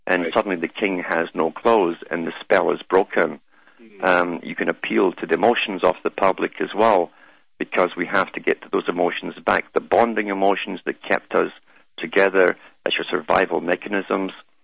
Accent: Scotland, United Kingdom; Scotland.

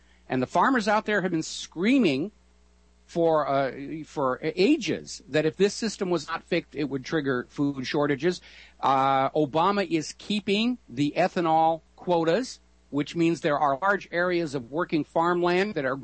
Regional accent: Germany; accent: German; English is a second language; And my German accent notwithstanding, I'm pretty certain that even Adolf Hitler did not claim to own rain

